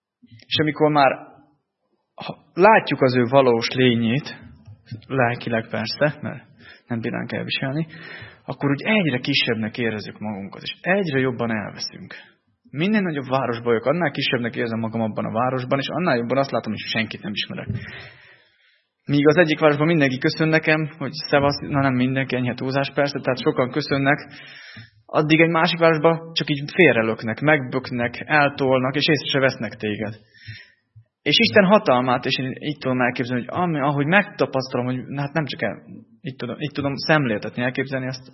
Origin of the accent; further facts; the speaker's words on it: Berehove, Zakarpattia Oblast, Ukraine; now in Hungary; én egy kisvárosban nőttem fel Beregszászba, olyan hatalmas épületeket nem láttam.